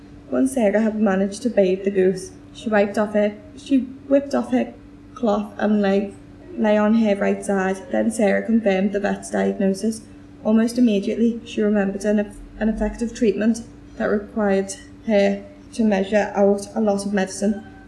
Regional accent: Liverpool, North West England, United Kingdom; now in Kirby, United Kingdom; I'm from Liverpool. I've got a cat called Lupin. My family is originally from Scotland years back, and there's a place in Scotland called Dunbar

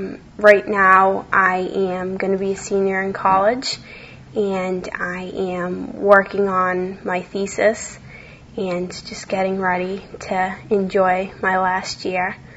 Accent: Boston, Massachusetts, United States; I was born and raised in Dorchester. Technically, I was born in Quincy, but I've lived my entire life in Dorchester. I haven't spent any time outside of the Boston area.

